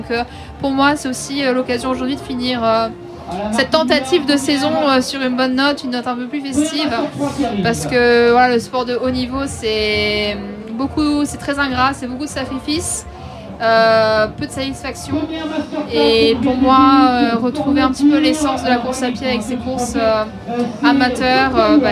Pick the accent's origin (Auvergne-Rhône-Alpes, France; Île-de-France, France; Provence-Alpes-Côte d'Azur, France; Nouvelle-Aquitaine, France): Nouvelle-Aquitaine, France; Limoges; j'ai grandi à Limoges. Je suis licenciée depuis quasiment mes débuts à l'AS Saint-Junien. Donc limousine d'adoption, mais limousine de cœur.